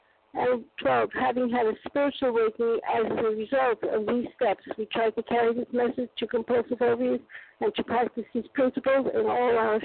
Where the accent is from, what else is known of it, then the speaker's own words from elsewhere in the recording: Florida, United States; I'm from Florida, grateful compulsive overeater.